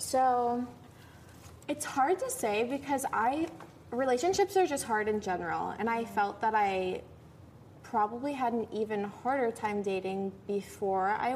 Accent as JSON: {"language": "English", "town": "Chicago", "region": "Illinois", "country": "United States", "said": "I'm from Chicago"}